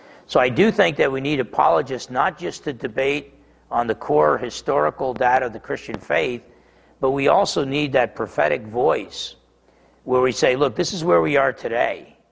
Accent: New Jersey, United States; It's not just because I'm half Italian and I'm from New Jersey that I tend to be pessimistic.

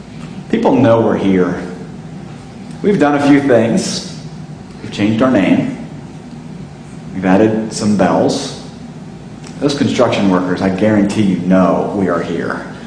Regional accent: Ohio, United States; that'd be us today getting on our camels and traveling to my home state of Ohio.

